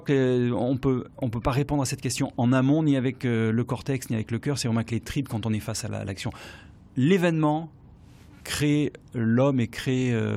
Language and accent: French; Brive, Nouvelle-Aquitaine, France; born there; je suis né à Brive où se situe ce roman et j'ai commencé ma carrière dans cette région, le Limousin, la Corrèze, qui a été une terre de résistance